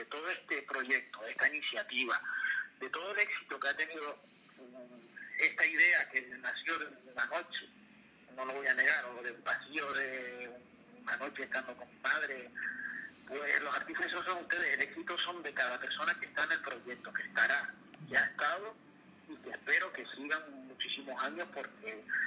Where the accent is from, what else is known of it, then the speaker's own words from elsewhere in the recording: Canary Islands, Spain; born there; es un nombre hindú, mi padre son hindúes, yo nací en Tenerife